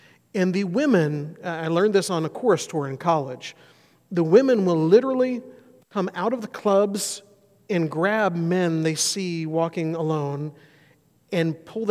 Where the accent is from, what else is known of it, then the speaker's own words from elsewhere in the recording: Mobile, Alabama, United States; I grew up in Mobile, Alabama. We were a 2.5-hour drive from New Orleans.